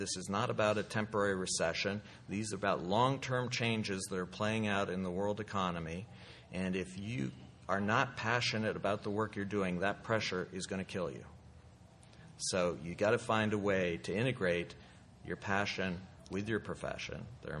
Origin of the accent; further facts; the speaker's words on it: California, United States; Well, they ask me where I'm from, and I say, I'm from California.